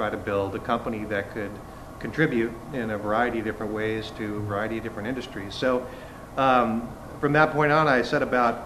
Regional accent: Alaska, United States; now in California, United States; I grew up in Alaska, in a little village up there, came to California to get educated, had no intention of staying here

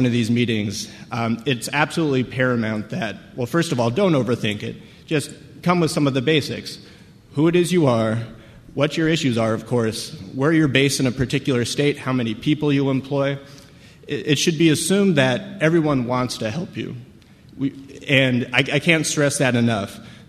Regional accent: Colorado, United States; I mean, I come from Colorado

